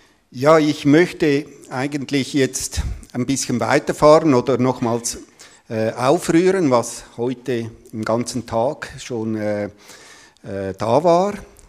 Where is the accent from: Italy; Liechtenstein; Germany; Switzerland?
Switzerland; Eastern Switzerland; und ich komme aus der Ostschweiz und bin verheiratet.